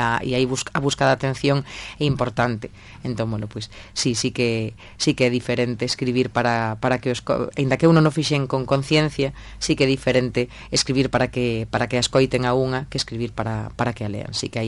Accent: A Coruña, Galicia, Spain; porque eu son moi coruñesa

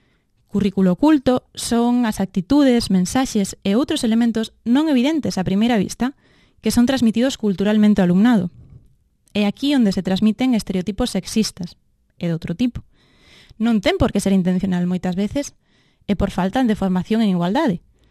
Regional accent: Fene, Galicia, Spain; born there; Son xornalista, nacín en Fene hai 24 anos.

